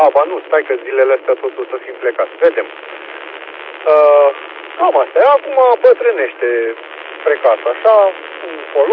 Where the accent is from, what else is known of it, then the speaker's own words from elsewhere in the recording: Pitești, Argeș, Romania; Și momentan, eu sunt din Pitești, momentan sunt pe drumul dintre Curtea de Argeș și Pitești. Mă îndrept către casă.